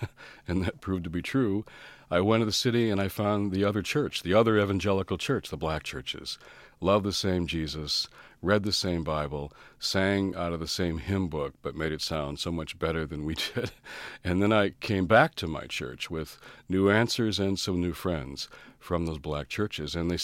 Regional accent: Detroit, Michigan, United States; I was 14 growing up in Detroit

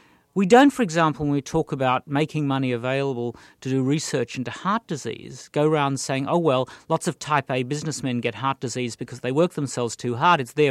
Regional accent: Australia; accent: Australian; as an Australian, which I guess people could tell from the accent, I'm not American.

